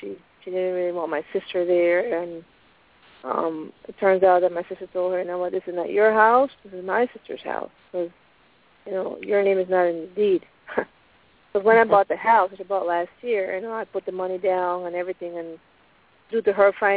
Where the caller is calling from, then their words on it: Pennsylvania, United States; I'm calling from Pennsylvania.